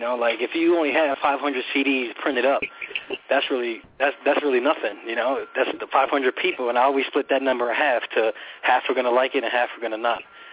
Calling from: Lakewood, New Jersey, United States; from Lakewood, New Jersey.

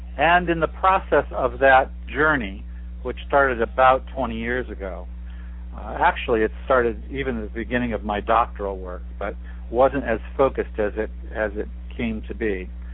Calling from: San Diego, California, United States; I'm calling from San Diego, California.

